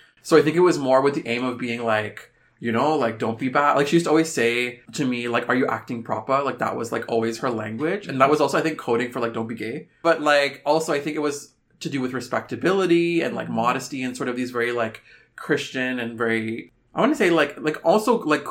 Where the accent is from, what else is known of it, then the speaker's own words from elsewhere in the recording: Canada; So it's kind of interesting now to like be born and raised in Canada.